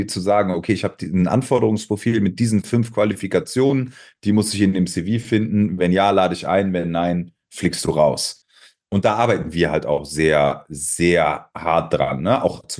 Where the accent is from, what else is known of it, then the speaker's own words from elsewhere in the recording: Cologne, North Rhine-Westphalia, Germany; also born or lived in Spain; bin Kölner, habe die letzten 4 Jahre in Spanien gelebt, bin jetzt wieder in Kölle